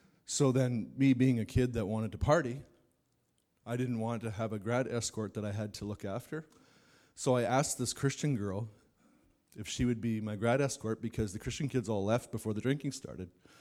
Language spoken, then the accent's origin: English; Meadow Lake, Saskatchewan, Canada; a lot of the guys that I grew up with in Meadow Lake, we were all like that.